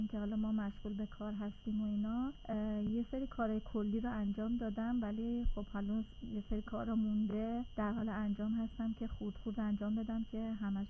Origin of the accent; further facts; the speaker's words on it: Tehran, Tehran Province, Iran; born there; now in Karaj, Iran; خودم متولد تهرانم ولی پدرم اصالتاً خوزستانی هستن.